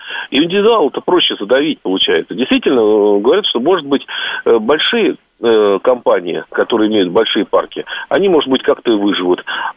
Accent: Moscow Oblast, Russia; В небольших городках, я из Подмосковья

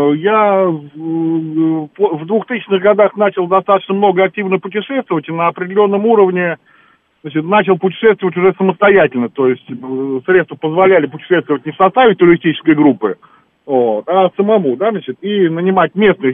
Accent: Moscow, Russia; родился и вырос в Москве, поэтому внутри страны переезжать мне в город побольше некуда.

